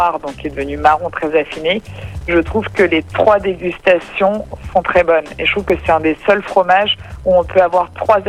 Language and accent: French; Normandy, France; c'est pas parce qu'on est normand